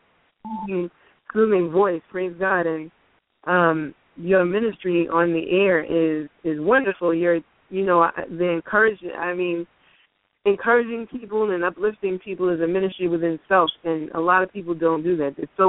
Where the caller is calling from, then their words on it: Boston, Massachusetts, United States; I'm calling from Boston.